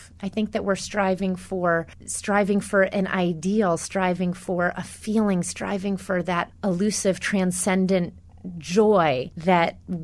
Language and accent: English; North Carolina, United States; I grew up in North Carolina and always admired ABT